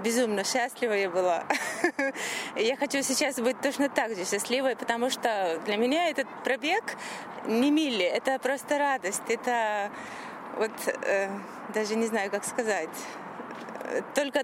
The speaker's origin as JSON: {"language": "Russian", "region": "Dagestan", "country": "Russia", "tie": "born there", "lives_now": "Irkutsk, Russia", "said": "Иркутск. Сейчас я в Иркутске живу, но я родилась в Дагестане."}